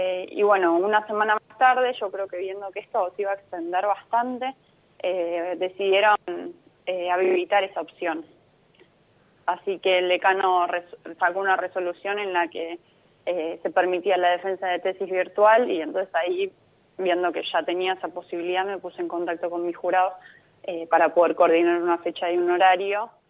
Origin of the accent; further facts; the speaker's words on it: Buenos Aires, Argentina; now in La Plata, Argentina; No, yo soy de Belgrano, de Capital Federal.